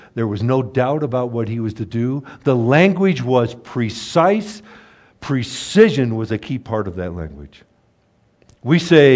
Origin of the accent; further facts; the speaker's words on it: Ireland; you got to remember, I'm an Irishman